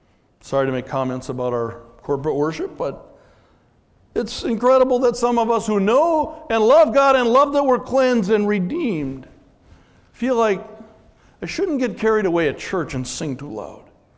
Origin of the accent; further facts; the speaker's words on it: Minnesota, United States; Now, as a Minnesotan, I thought to myself, wow, you'd have separate cemeteries?